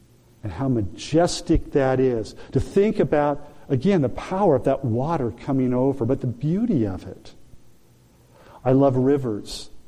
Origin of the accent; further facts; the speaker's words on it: California, United States; I grew up in Southern California and going to the beach a lot and enjoyed body surfing.